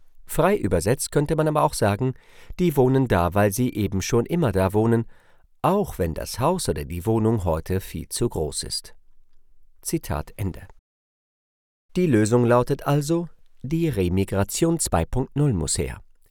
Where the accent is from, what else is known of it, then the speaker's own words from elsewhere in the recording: Berlin, Germany; Als Berliner erwidere ich da spontan